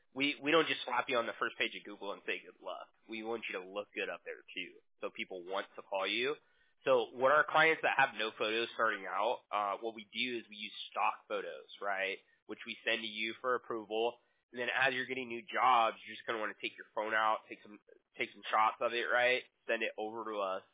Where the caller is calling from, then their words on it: Huntington Beach, California, United States; Costa Mesa, California is where the company's based out of. I'm in Huntington Beach.